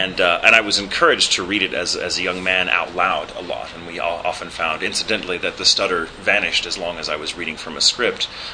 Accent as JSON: {"language": "English", "region": "Texas", "country": "United States", "accent": "neutral", "said": "And though I am from Texas, I have a rather neutral accent."}